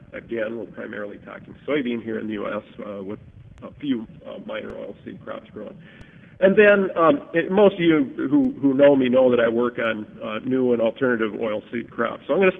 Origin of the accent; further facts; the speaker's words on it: Minnesota, United States; It was actually a plant built in my home state of Minnesota this past year using this process.